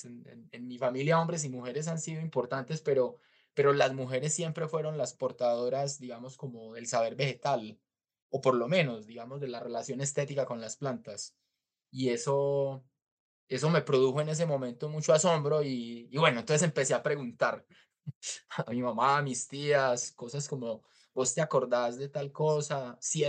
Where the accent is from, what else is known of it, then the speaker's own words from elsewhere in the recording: Medellín, Antioquia, Colombia; born there; yo nací en Medellín, es como que la vida urbanita se sobrepone sobre esa conciencia de la relación con la tierra